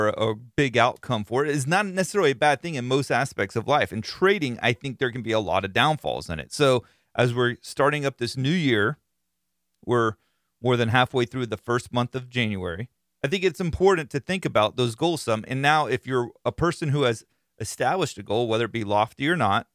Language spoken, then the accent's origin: English; Florida, United States; I give them Florida redneck names. Being that I'm from Florida, I feel like that's appropriate. It goes along with who I am. Not necessarily redneckish, but I am from Florida, so I like to do that.